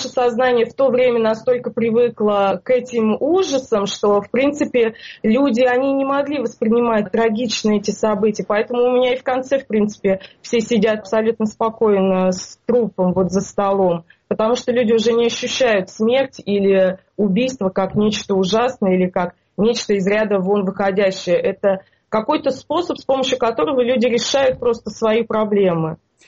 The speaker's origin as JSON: {"language": "Russian", "town": "Kineshma", "region": "Ivanovo Oblast", "country": "Russia", "said": "В принципе, я не из Иванова, я из Кинешма. Это находится примерно вот в 2 часах езды от Иванова. То есть это прямо вот такая настоящая провинция."}